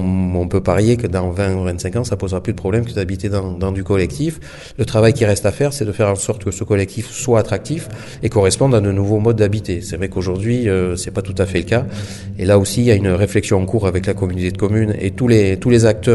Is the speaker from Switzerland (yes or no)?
no; Corsica, France; quand je dis que je viens de Corse, c'est pas neutre, parce qu'il y a aussi sur notre île un attachement à l'identité et au patrimoine réel.